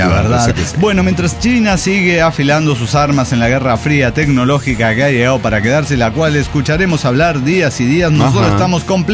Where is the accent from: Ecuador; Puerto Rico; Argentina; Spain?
Ecuador; En mi tierra linda, el Ecuador, con un amigo fuimos a un campamento que duró casi un mes